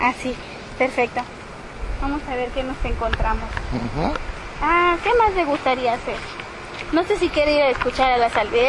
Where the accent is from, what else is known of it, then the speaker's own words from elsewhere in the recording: Yucatán, Mexico; Sí, en mi pueblo hay unos, pero creo que solo en Yucatán, de hecho.